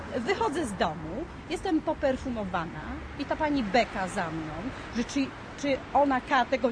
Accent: Wągrowiec, Greater Poland Voivodeship, Poland; Sam Wągrowiec, no jest super, no przecież no jak, no mieszkam tutaj od urodzenia

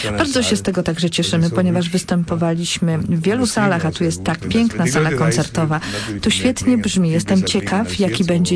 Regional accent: United States; Pochodzę z Ameryki. Jako Amerykanin wzrastałem z jazzem.

